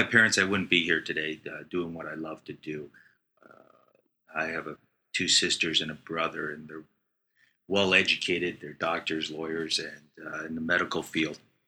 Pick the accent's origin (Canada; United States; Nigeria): Canada; Toronto, Ontario; you know, I was a Maple Leafs fan.